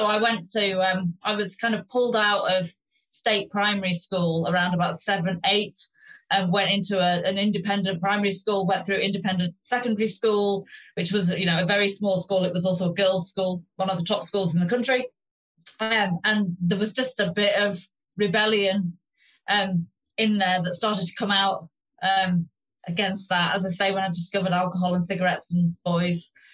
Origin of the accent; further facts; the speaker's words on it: Stockport, North West England, United Kingdom; So I grew up in Stockport in Greater Manchester and went to school in central Manchester